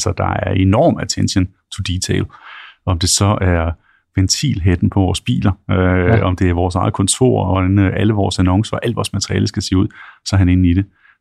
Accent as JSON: {"language": "Danish", "town": "Randers", "region": "Central Denmark Region", "country": "Denmark", "tie": "born or raised there", "also_born_or_lived": "Aarhus", "said": "Jeg er født i Randers, så der er jeg opvokset. Og ellers så har jeg boet i Aarhus i et par år"}